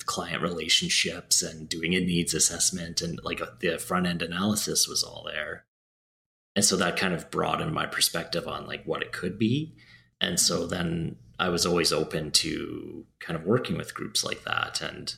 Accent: Alberta, Canada; that I'm from Alberta.

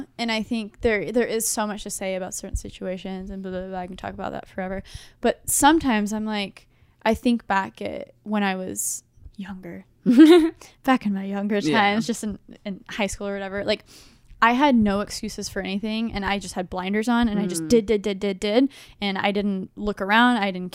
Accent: United States; born there; I was born in the States.

